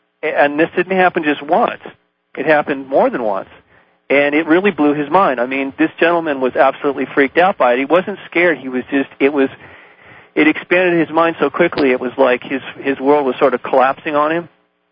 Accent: United States; I am not a terrorist. I'm simply an American citizen exercising my First Amendment, my freedom of speech.

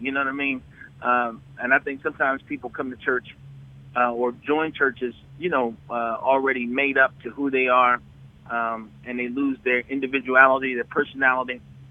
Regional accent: Wilmington, Delaware, United States; moved away as an adult; now in Atlanta, United States; I'm born and raised in Delaware, Wilmington, Delaware.

